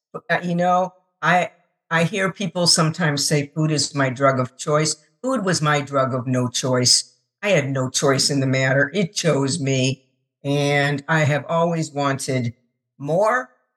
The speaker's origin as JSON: {"language": "English", "town": "Phoenix", "region": "Arizona", "country": "United States", "tie": "born or raised there", "said": "And nothing against the East Coast, but I'm a Westerner. I was brought up in Phoenix, Arizona, and I really missed the West."}